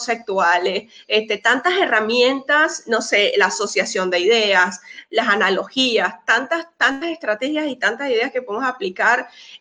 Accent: Venezuela; now in Argentina; soy venezolana y estoy súper feliz de estar aquí en Argentina desde hace 10 años. Soy residente argentina, bueno, ya permanente

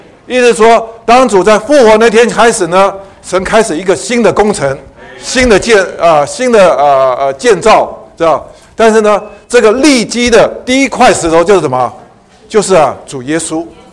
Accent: China; 我们中国人星期一嘛，对不对？

